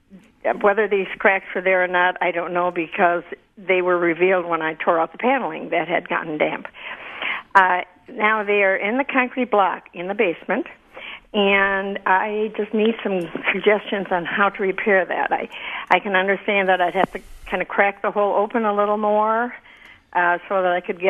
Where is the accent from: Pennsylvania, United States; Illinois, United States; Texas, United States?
Illinois, United States; Chicago; I'm from Chicago, so I pronounce it Milwaukee, not Milwaukee.